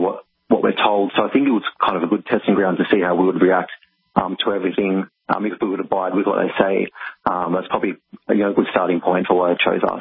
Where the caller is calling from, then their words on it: Melbourne, Victoria, Australia; So I'm from Melbourne. I just thought you might want a Melbourne view on everything that's going on at the moment.